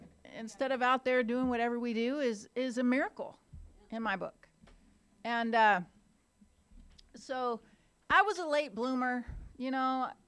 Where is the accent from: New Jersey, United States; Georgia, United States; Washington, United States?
Washington, United States; Seattle; So I was raised in Seattle, Washington by a single mother, and I have an older brother.